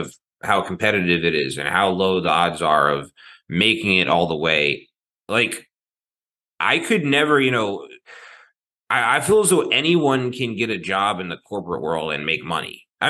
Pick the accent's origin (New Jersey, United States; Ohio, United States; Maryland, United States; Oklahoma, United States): Maryland, United States; I grew up in Maryland, and one of my friends played for the Ironbirds.